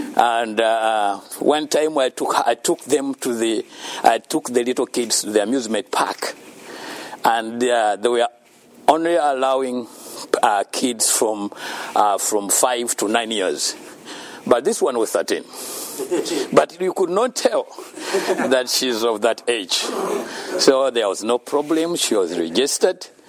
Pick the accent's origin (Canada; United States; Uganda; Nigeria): Uganda; born there; English is a second language; And why I was born in Africa, why I was born in Uganda particularly.